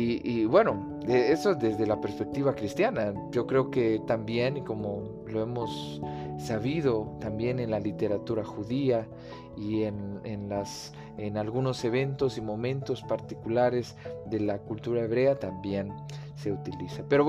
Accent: Chiapas, Mexico; yo soy chiapaneco y en Chiapas hay hermosos lugares.

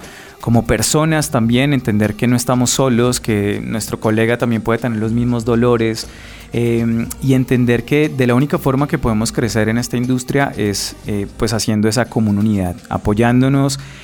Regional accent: Bucaramanga, Santander, Colombia; now in Bogotá, Colombia; yo soy de Bucaramanga, y le digo, papá, yo me quiero ir a estudiar a Bogotá

